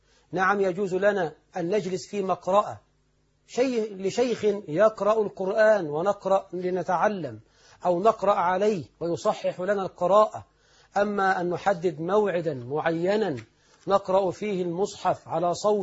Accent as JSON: {"language": "Arabic", "country": "Egypt", "said": "يعني إحنا عندنا في مصر"}